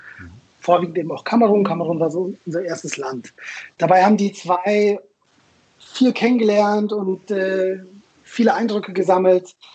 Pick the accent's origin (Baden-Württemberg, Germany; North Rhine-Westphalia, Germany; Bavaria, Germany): Bavaria, Germany; Munich; also born or lived in Israel; ich komme aus München, bin in München geboren, habe aber eine doppelte Staatsbürgerschaft und habe auch in beiden Ländern gelebt. Mhm. Zuletzt dann zum Studium und dann auch ein bisschen da gearbeitet. So zwischen Tel Aviv und Jerusalem.